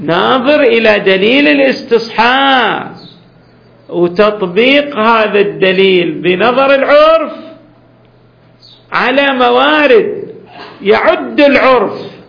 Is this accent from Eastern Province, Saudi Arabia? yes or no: yes; Al-Ahsa, Eastern Province, Saudi Arabia; ويمكن الغبار كثيف كما عندنا في الأحساء الأيام اللي مضت